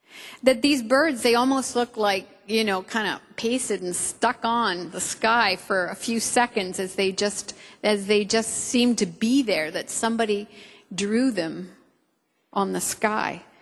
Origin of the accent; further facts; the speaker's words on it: Canada; Growing up in Canada, I lived in a few places, and one of the places I lived in till I was 14 is I lived very close to a bay, a stagnant, kind of shallow, protected body of water.